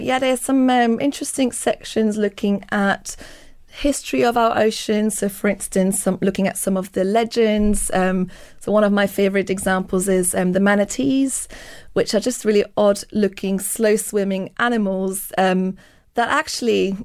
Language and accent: English; Switzerland; I grew up in Switzerland, so in a country that just doesn't have any access to the ocean.